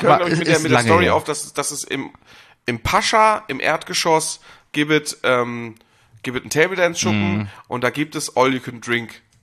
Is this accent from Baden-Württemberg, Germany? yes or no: no; Geesthacht, Schleswig-Holstein, Germany; ich komme ja nicht aus Hamburg, ja. Ne? Ich komme ja aus einer kleinen Stadt vor Hamburg.